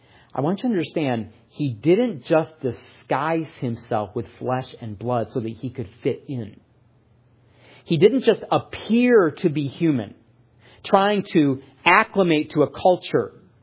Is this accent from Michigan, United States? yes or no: yes; Michigan, United States; many of them were not like those that I grew up with in Michigan.